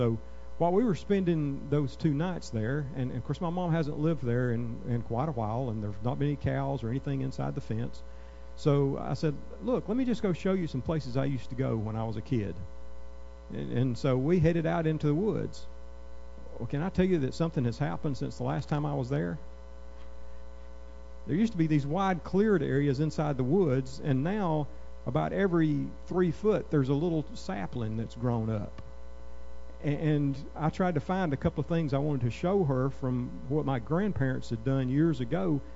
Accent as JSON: {"language": "English", "region": "Georgia", "country": "United States", "tie": "born or raised there", "said": "I grew up there in North Georgia, and when I grew up, my parents owned about 80 acres."}